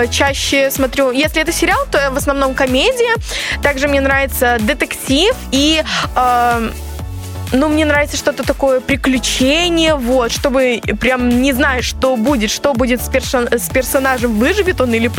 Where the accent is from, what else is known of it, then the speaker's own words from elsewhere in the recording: Mogilev, Mogilev Region, Belarus; Я из Беларуси, мой город Могилев.